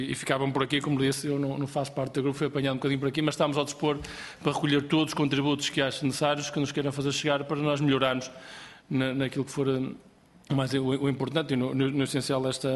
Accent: Barcelos, Braga, Portugal; eu sou de Barcelos, portanto, estamos muito próximos

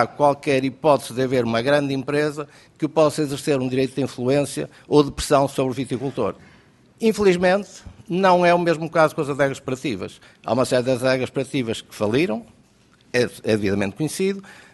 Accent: Pinhão, Vila Real, Portugal; Eu sou dourense, eu nasci no Pinhão, eu nasci e hei de morrer dourense

